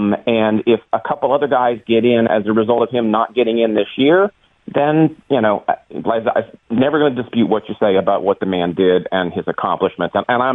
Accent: Pennsylvania, United States; I grew up in Western Pennsylvania, you know, a big Steelers fan.

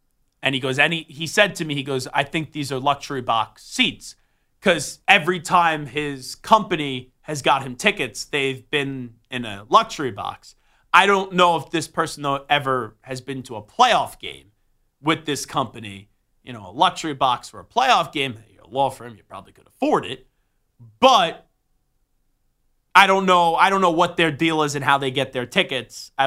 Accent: Long Island, New York, United States; Growing up on Long Island, there are some jerseys that had nothing to do with the Giants or the Jets that everyone would wear in high school.

